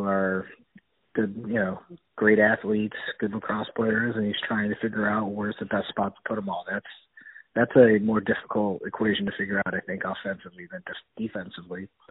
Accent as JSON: {"language": "English", "region": "New York", "country": "United States", "tie": "born or raised there", "said": "that was quite the experience growing up in the Onondaga area and always being at Syracuse lacrosse games"}